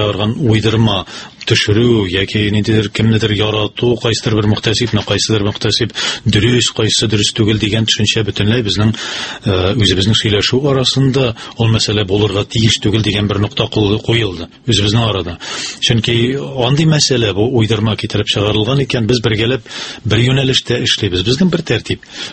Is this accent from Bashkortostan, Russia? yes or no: no; Oly Tarkhan, Tatarstan, Russia; born there; Мин иң беренче үзем туым белән Тәтеш районыннан Олы Тархан деп аталган авылдан белем алуларым